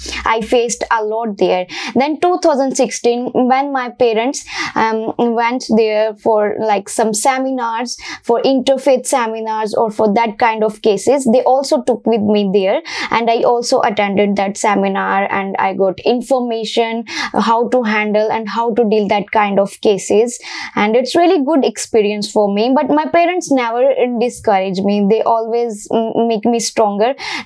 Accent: Faisalabad, Punjab, Pakistan; I'm exactly from Faisalabad, Punjab, Pakistan, and I completed my school and college from LaSalle High School campus too. It's also in Faisalabad.

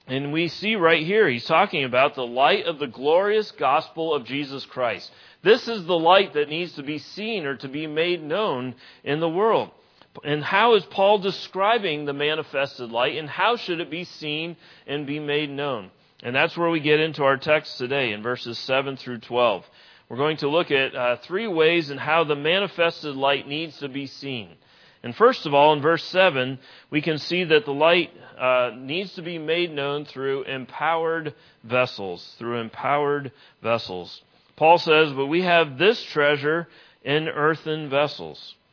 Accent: New Hampshire, United States; And I'm from New Hampshire, and so we throw stuff called salt on the roads up there to melt ice.

